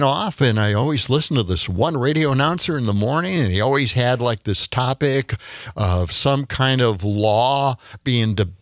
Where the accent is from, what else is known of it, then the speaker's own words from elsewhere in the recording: Milwaukee, Wisconsin, United States; Yeah, I'm from Milwaukee.